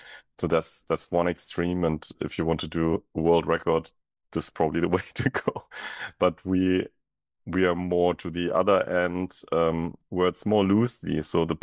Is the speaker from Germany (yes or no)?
yes; Germany; English is a second language; So I grew up in Germany. I'm born in Germany, grew up here.